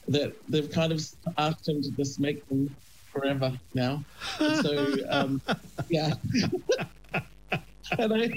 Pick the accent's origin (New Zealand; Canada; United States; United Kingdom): New Zealand; Tauranga, Bay of Plenty; Yeah, I actually come from Tauranga Moana up in the Bay of Plenty. And I spent the first 14 years of my life there, growing up in a large Māori family